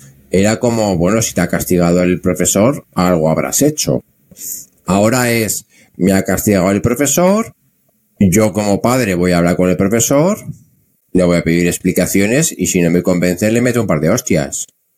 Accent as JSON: {"language": "Spanish", "town": "Zaragoza", "region": "Aragon", "country": "Spain", "said": "yo soy de Zaragoza y es la playa."}